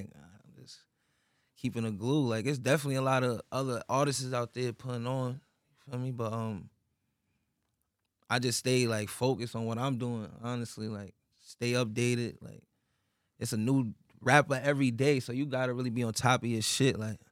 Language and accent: English; Queens, New York, United States; Hell yeah, I'm from Queens, bro. That's like Brooklyn.